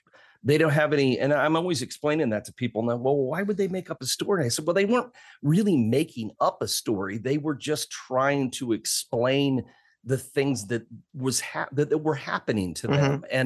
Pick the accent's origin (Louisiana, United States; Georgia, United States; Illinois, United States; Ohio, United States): Illinois, United States; Decatur; I grew up in Decatur. That's as bad.